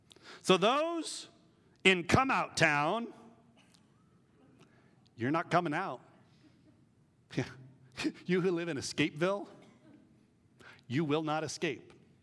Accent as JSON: {"language": "English", "town": "Vacaville", "region": "California", "country": "United States", "tie": "born or raised there", "said": "You who live in Vacaville, that's my hometown. Do you know what Vacaville means? Cowtown."}